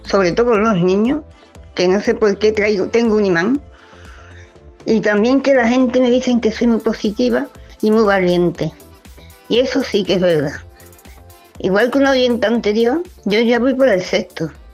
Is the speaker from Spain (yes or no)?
yes; Seville, Andalusia, Spain; de Sevilla.